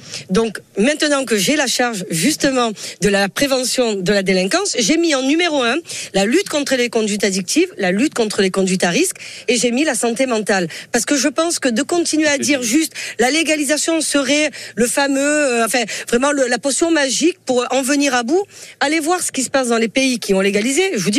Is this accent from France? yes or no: yes; Marseille, Provence-Alpes-Côte d'Azur, France; Moi, à titre personnel, en tant que Marseillaise, très fière.